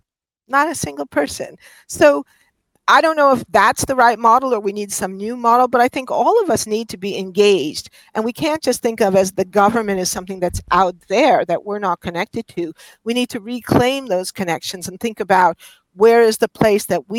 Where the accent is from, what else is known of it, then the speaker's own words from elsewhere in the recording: New York City, New York, United States; I grew up in New York City, where we used to say it was a two-party system, the regular Democrats and the reform Democrats.